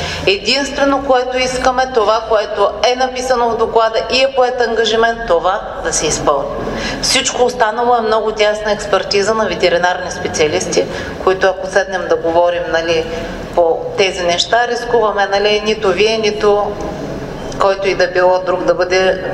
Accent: Sliven, Sliven Province, Bulgaria; born there; аз не съм виновна, че съм се родила в Сливен, да ви кажа.

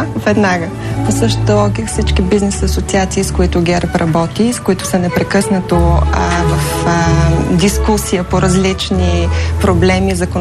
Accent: Vidin, Vidin Province, Bulgaria; Моя роден град е Видин. Най-бедният град в Европа. Най-бедният град в България.

